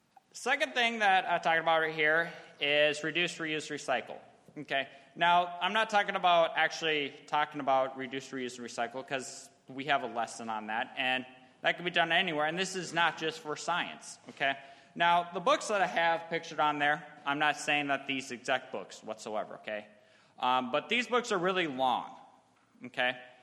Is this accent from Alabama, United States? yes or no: no; Minnesota, United States; now in Alaska, United States; And everything in Alaska compared to my home state of Minnesota is fantastically better.